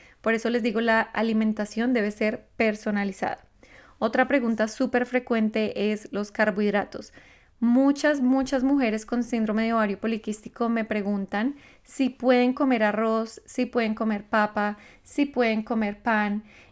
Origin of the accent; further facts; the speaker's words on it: Colombia; yo soy colombiana